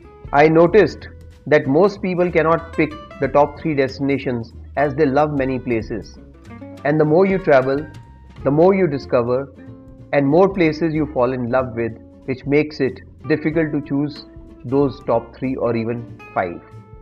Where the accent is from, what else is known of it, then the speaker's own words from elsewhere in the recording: Romania; moved away; also born or lived in Belgium; I took a sabbatical and returned to my home country of Romania after 11 years living in Belgium.